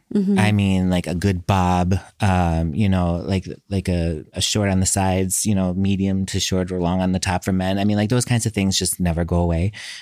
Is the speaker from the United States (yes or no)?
yes; Midwest, United States; I come from the Midwest part of the United States.